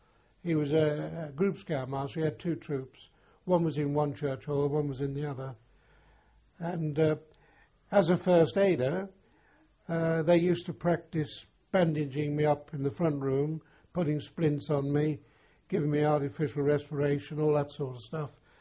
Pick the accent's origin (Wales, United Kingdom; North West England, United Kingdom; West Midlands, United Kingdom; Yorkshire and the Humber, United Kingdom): North West England, United Kingdom; Liverpool; I was born on the 1st of January 1925, and I was born in Liverpool. Actually, the place was called Fazakerley.